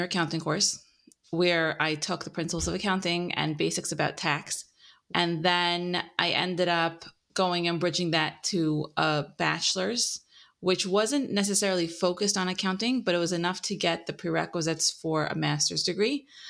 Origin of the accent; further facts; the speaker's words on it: Lakewood, New Jersey, United States; Born somewhere in New Jersey or New York. I was raised in Lakewood. So I guess that's where I identify with as my hometown.